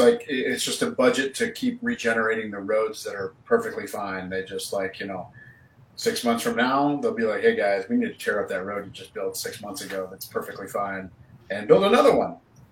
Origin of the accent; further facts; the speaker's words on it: Iowa, United States; I'm very polite. I'm from Iowa, but you know, there are those Illinois drivers.